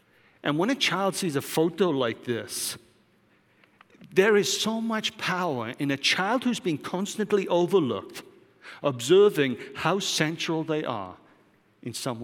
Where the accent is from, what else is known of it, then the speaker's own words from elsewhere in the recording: United Kingdom; As a Brit, I cannot say the royal family and not think about the royal family.